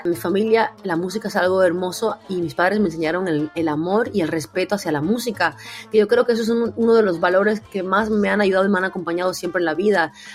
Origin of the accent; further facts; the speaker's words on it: Cuba; esta isla del Caribe, de donde vengo, que es Cuba. Y es una isla muy musical.